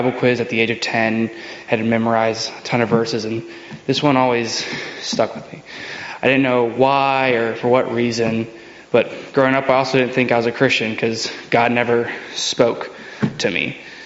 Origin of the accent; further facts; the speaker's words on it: Ewa Beach, Hawaii, United States; I grew up in Eva Beach, Hawaii.